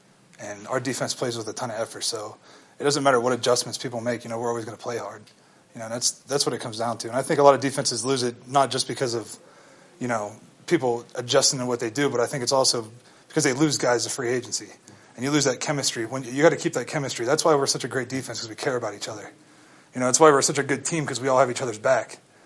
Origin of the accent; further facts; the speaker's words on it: United States; He's from Australia. I'm from America.